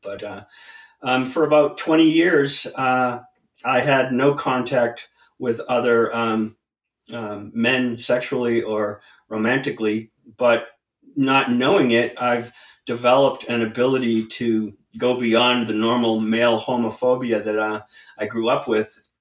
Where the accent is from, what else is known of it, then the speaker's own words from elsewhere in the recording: New England, United States; And growing up in New England